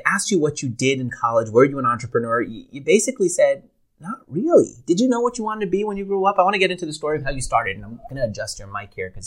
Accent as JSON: {"language": "English", "region": "New York", "country": "United States", "tie": "born or raised there", "said": "Yeah, I grew up in New York."}